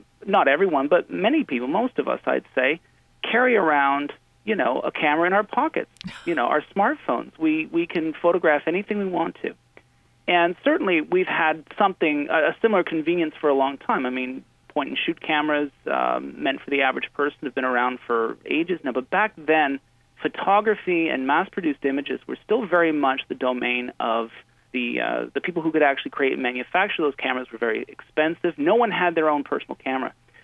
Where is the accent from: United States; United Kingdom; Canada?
Canada; Peterborough, Ontario; I was in my hometown of Peterborough, Ontario, Canada